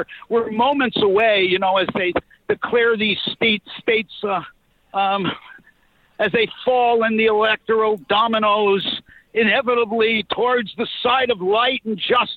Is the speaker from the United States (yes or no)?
no; Canada; But I'm a Canuck. I'm a Canadian. I love Canada.